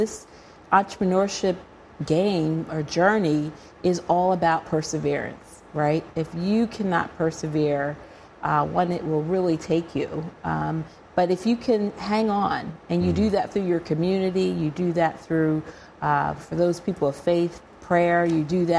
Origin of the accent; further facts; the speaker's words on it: United States; I really struggled with what can I, as an American woman who is of African descent, really share with them.